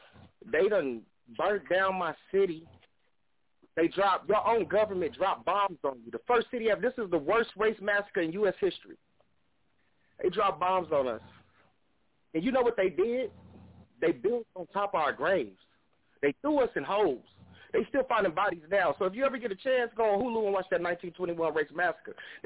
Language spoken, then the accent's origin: English; United States; I told him I was a tribal member, and I am an American Indian.